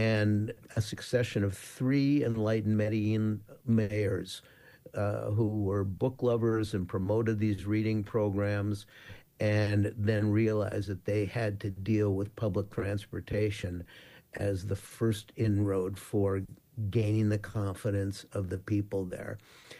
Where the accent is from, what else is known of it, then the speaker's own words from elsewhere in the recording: Minnesota, United States; it's a chapter that really struck home for me because I grew up in Minnesota